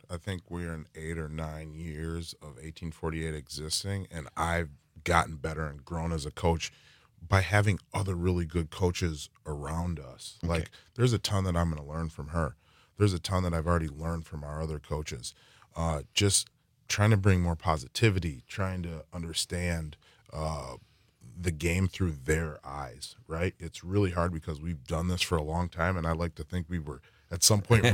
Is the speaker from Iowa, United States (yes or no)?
no; Green Bay, Wisconsin, United States; obviously, I'm from Green Bay. We started with boys. That was our deal.